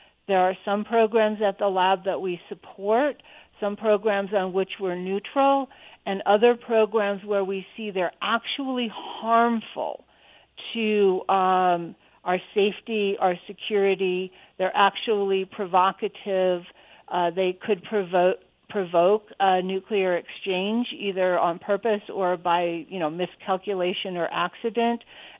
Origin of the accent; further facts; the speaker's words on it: Livermore, California, United States; National Laboratory or Sandia Livermore, which is right across the street from Lawrence Livermore in my hometown.